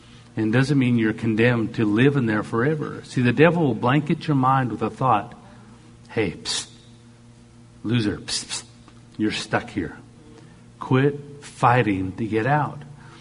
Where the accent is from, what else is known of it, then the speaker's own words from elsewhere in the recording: Canada; I'm Canadian. I have the flesh of a Canadian.